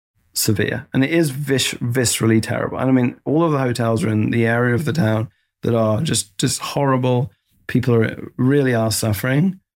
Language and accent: English; United Kingdom; now in San Francisco, United States; I'm from the UK. I'm now an American citizen. I'm a proud American citizen, and I'm proud because of the opportunities this country gave me.